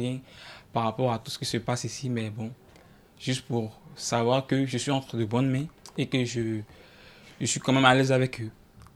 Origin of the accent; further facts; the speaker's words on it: Côte d’Ivoire; now in Tours, France; Je viens de Côte d'Ivoire. C'est-à-dire, je suis étranger.